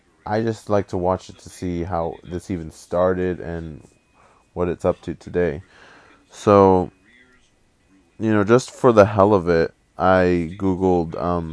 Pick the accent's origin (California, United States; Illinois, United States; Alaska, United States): California, United States; Modesto; so I went one further and I looked for my hometown, Modesto, California. And lo and behold, there is an active group here in my hometown.